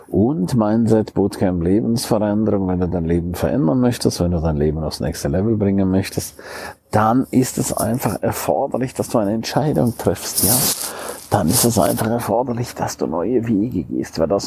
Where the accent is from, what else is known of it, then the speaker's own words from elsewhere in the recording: St. Moritz, Graubünden, Switzerland; Ich liebe natürlich auch den Winter in meiner Heimat. In St. Moritz